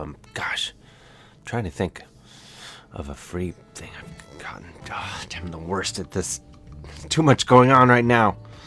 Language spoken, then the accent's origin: English; Midwest, United States; accent: Midwestern; But I'm doing it with my Midwestern accent that operates in my voice that is like the hum of a college refrigerator.